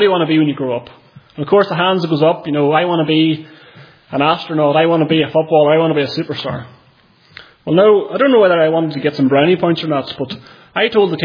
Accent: Northern Ireland, United Kingdom; I am from County Armagh. You maybe know that from the accent. I've been told I've quite a thick accent, so hopefully you can understand me. And I've lived in Northern Ireland most of my life.

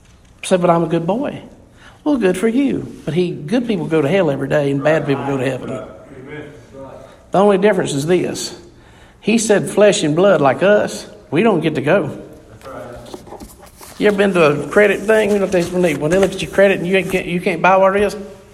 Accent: Gaffney, South Carolina, United States; born or raised there

